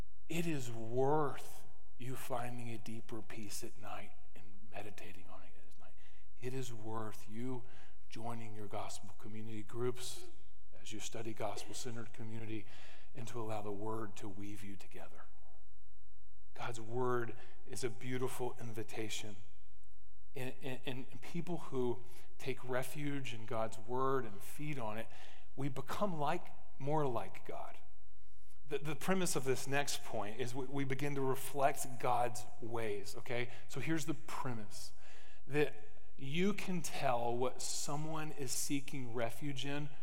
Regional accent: Tennessee, United States; It's misspelled, but I told you I'm from East Tennessee.

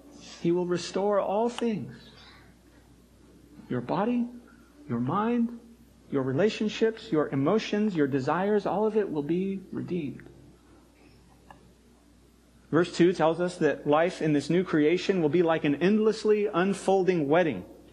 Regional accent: California, United States; I grew up in Southern California and I didn't take advantage of the fact that I grew up near really wonderful surfing spots.

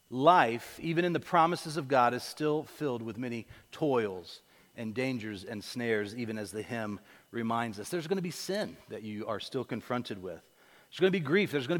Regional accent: Florida, United States; Now, I'm born and raised in Florida

